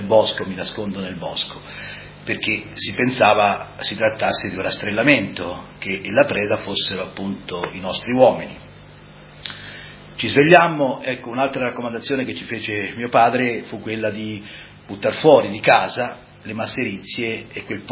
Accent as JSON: {"language": "Italian", "town": "Sant'Anna", "region": "Tuscany", "country": "Italy", "tie": "born or raised there", "said": "sono nata a Sant'Anna, avevo 7 anni, non ancora compiuti, per 12 agosto 44. … abitavo in un borgo di Sant'Anna, Sennari."}